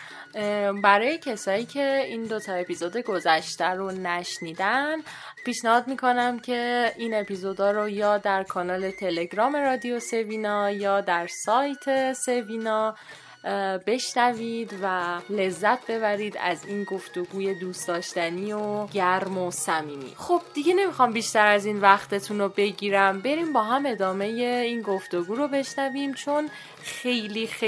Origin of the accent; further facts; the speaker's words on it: Rasht, Gilan, Iran; کسایی که من رو میشناسن و میدونن که من اصالتاً گیلانی و رشتی هستم